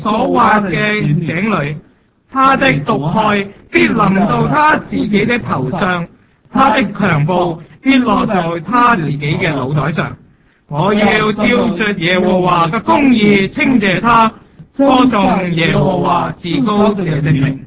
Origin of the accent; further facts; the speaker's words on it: Guangdong, China; 不过我们广东人就有一句说话